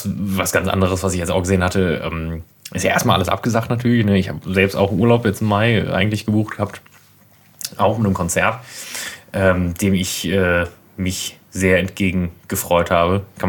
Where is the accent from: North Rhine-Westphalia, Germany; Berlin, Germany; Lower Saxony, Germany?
Berlin, Germany; Ja, okay, ich gebe es zu, ich komme aus Berlin eigentlich.